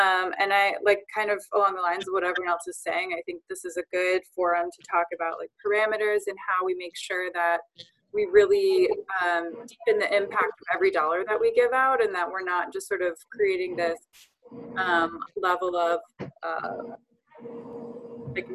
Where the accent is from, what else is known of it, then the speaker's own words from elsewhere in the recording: Philadelphia, Pennsylvania, United States; from Philadelphia.